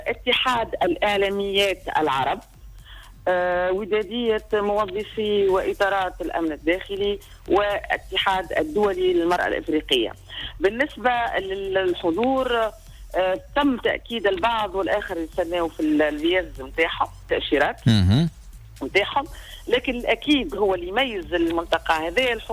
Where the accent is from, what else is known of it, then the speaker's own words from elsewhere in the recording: Tunisia; احنا عندنا في تونس